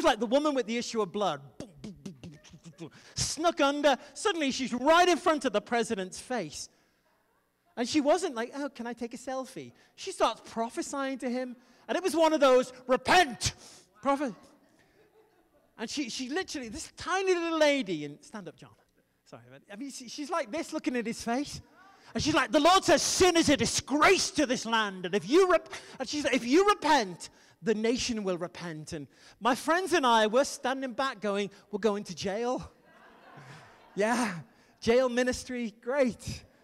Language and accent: English; United Kingdom; Excuse my English. I'm British, so I can get away with it.